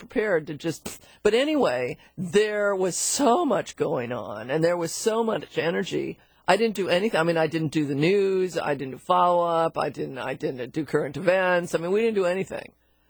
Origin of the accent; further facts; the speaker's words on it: Seattle, Washington, United States; I mean, for heaven's sakes, I grew up in Seattle, but it trashes my flowers.